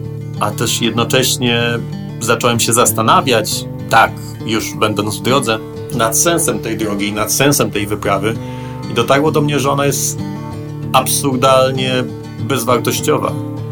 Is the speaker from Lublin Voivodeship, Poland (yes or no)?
no; Poznań, Greater Poland Voivodeship, Poland; No po poznańsku, bo ja jestem z Poznania, to jest rozsadzanie buraków.